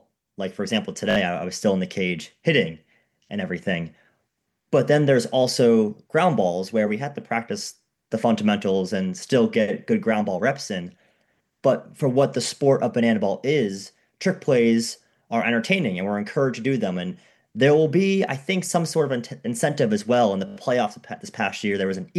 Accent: Boston, Massachusetts, United States; and I'm from the Boston area

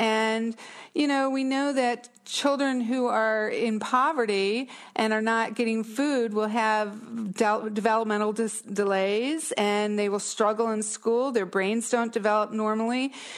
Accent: Visalia, California, United States; I'm from Visalia, California.

